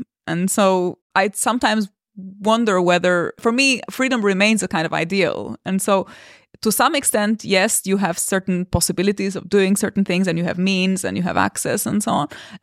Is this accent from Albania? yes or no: yes; Albania; I come from Albania, so I constantly think about my fellow Albanian youngsters, my schoolmates.